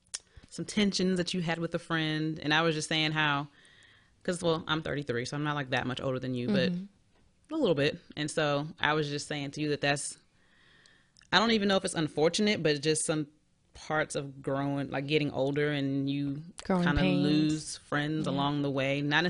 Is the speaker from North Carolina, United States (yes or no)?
yes; Charlotte, North Carolina, United States; I am from Charlotte, raised in Charlotte, not born in Charlotte.